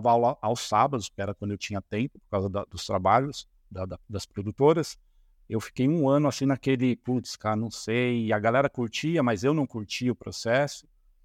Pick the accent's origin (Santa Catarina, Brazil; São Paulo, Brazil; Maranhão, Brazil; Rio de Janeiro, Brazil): São Paulo, Brazil; now in Curitiba, Brazil; Em 2012, eu e minha família, minha esposa, a gente é de São Paulo, capital. Em 2012, a gente mudou aqui para Curitiba, porque a gente tem uma grande parte da família está aqui.